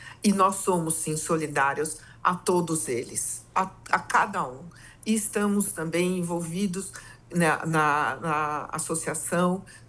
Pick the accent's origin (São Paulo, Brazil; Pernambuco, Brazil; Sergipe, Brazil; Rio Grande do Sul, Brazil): São Paulo, Brazil; nós somos de São Paulo, diferente das outras famílias.